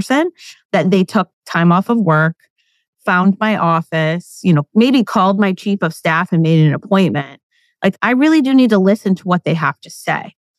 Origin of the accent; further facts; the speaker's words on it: Buffalo, New York, United States; my home state of New York, I grew up in Buffalo, which is 6 or 7 hours from the Capitol, you know?